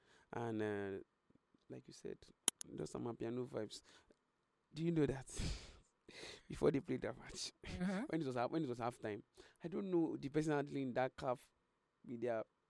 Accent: Nigeria; And as a Nigerian, I'm very, very proud.

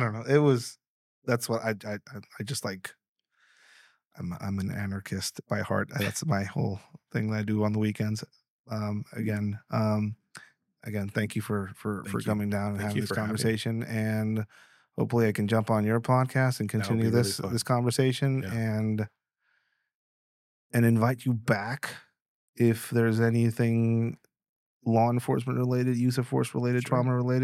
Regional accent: Tijuana, Baja California, Mexico; I'm from Tijuana. I've been to Baltimore.

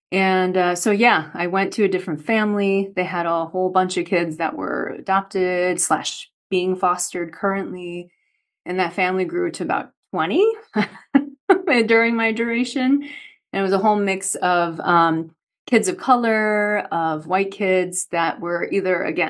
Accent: Midwest, United States; born or raised there; also born or lived in South Korea

